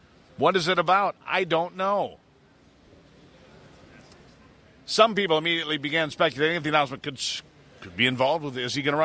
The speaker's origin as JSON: {"language": "English", "town": "Grapevine", "region": "Texas", "country": "United States", "tie": "born or raised there", "said": "I grew up in Grapevine, Texas, not far from here."}